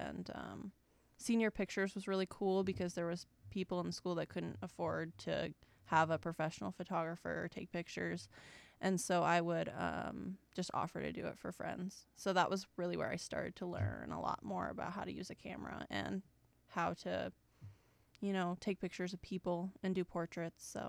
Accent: Alaska, United States; I'm actually from here, formerly known as … I'm from here.

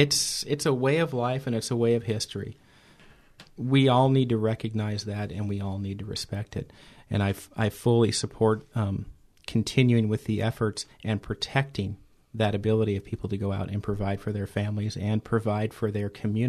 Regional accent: Ketchikan, Alaska, United States; I grew up here in Ketchikan. I grew up in Southeast.

